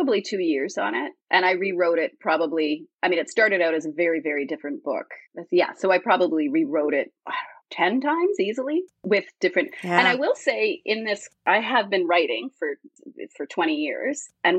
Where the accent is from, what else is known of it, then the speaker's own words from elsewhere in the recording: Canada; I'm Canadian